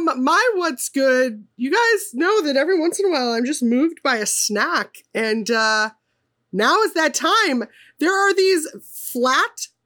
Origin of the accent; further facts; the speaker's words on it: Minnesota, United States; I know I say bagel wrong. That's fine. Again, I am from Minnesota. I can't help myself.